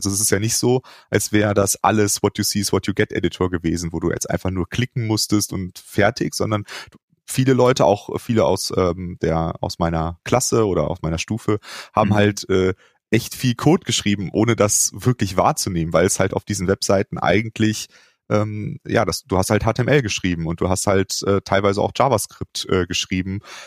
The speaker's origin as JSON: {"language": "German", "town": "Cologne", "region": "North Rhine-Westphalia", "country": "Germany", "tie": "born or raised there", "said": "Ich bin ja in Köln groß geworden"}